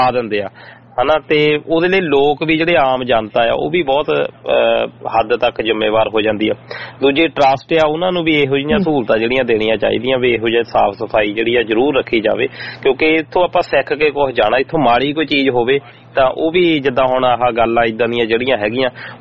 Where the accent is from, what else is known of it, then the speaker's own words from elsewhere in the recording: Punjab, India; ਕਿਉਂਕਿ ਸਾਡਾ ਪਿੰਡ ਇੱਧਰ ਆਪਣੇ ਖੜਕੜ ਕਲਾਂ ਦੇ ਕੋਲ ਆ